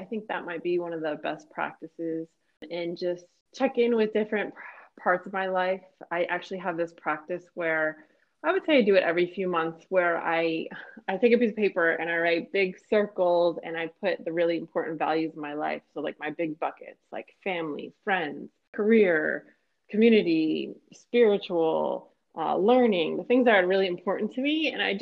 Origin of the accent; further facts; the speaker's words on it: New Jersey, United States; Yes, I hail from New Jersey, where Josh is from.